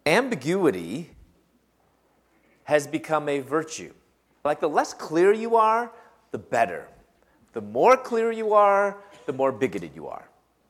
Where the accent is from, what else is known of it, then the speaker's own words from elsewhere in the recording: Chicago, Illinois, United States; moved away as an adult; In my early 20s, I'm from Chicago. I moved to Louisville, Kentucky.